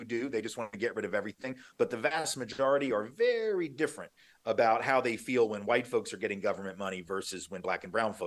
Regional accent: Nashville, Tennessee, United States; I grew up in Nashville, which is arguably one of the three or four most important cities in the civil rights struggle.

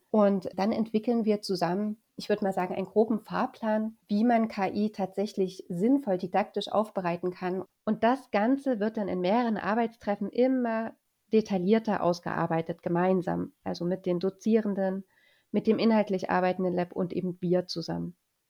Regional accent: Leipzig, Saxony, Germany; born there; Ich bin 34 Jahre alt, lebe und bin geboren in Leipzig

